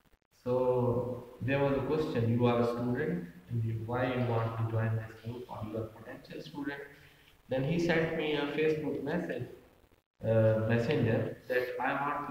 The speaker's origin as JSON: {"language": "English", "country": "Pakistan", "said": "being a teacher, being a Pakistani citizen, and being a government employee"}